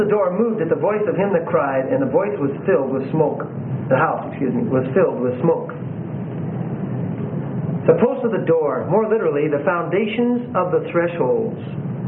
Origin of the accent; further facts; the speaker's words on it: Alaska, United States; Growing up in Alaska, in a real fertile valley up there, and just because of the weather, it just hits it right